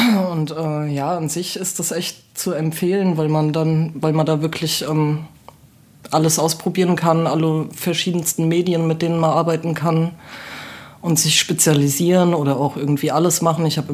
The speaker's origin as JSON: {"language": "German", "town": "Jossgrund", "region": "Hesse", "country": "Germany", "tie": "born or raised there", "said": "Ich bin aufgewachsen in einem schönen kleinen Dorf in der Gemeinde Josgrund. Das ist quasi so ungefähr halber Weg zwischen Gelnhausen, Hanau, am Rande zum Spessart. Also sehr idyllisch und sehr abgeschottet von der Außenwelt sozusagen."}